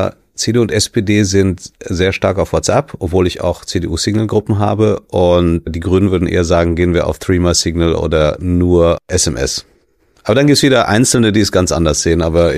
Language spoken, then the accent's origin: German; Bonn, North Rhine-Westphalia, Germany; ich bin selbst auch in Bonn aufgewachsen